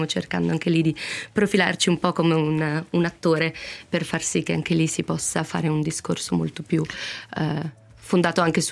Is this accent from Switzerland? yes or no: yes; Switzerland